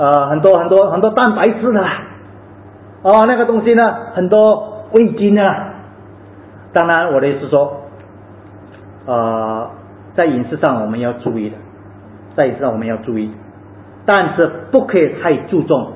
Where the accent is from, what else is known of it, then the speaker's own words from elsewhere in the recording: China; 我们当然我们作为中国人，我们当然我们知道我们是属哪一个